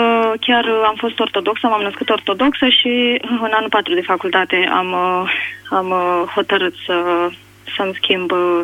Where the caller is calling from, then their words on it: Câmpulung, Argeș, Romania; Sunt din Câmpul Lung